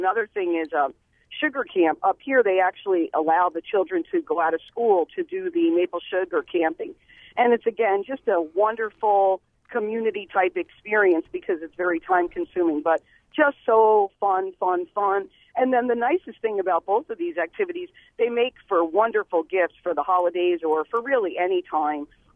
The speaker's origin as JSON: {"language": "English", "region": "East Coast", "country": "United States", "lives_now": "Menominee Reservation, United States", "said": "Well, this is not necessarily a destination, but I am from the East Coast, and I live on the Menominee Reservation, and I've really kind of embraced the Native ways"}